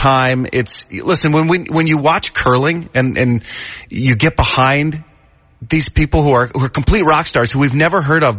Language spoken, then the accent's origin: English; New York, United States; I grew up in New York around that time. I was born in 1979